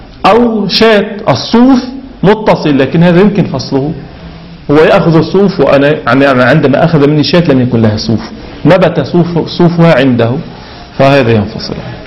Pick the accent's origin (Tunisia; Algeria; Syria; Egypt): Syria; افترضوا عندنا في سوريا عفرين وإدلب